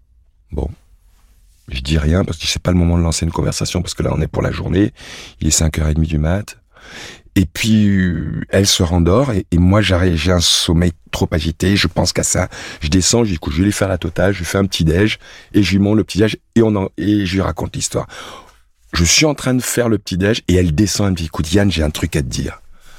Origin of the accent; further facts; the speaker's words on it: Cameroon; un Sedanais d'origine belge. Mon arrière-grand-mère était belge. Donc je suis né, puis j'ai grandi au Cameroun. Je suis donc entre les deux, café au lait, parfois plus café, parfois plus lait, souvent les deux, parfois ni l'un ni l'autre.